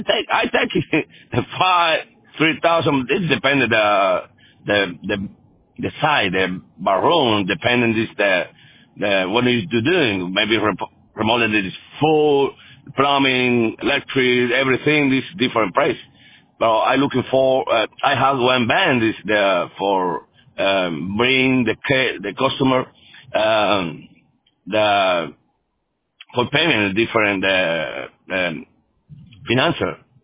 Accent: Tennessee, United States; English is a second language; moved away as an adult; now in Miami, United States; I started my company in Tennessee. I'm from Tennessee for a long while, well, my life. Moved for here for different reasons, for studying at University of Miami.

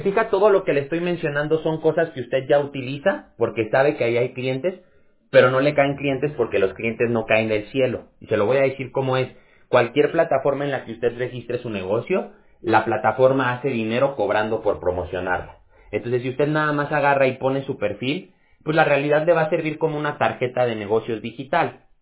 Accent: Mexico City, Mexico; also born or lived in Aguascalientes; Pero mire, yo soy de la Ciudad de México, pero yo viví mucho tiempo en Aguascalientes.

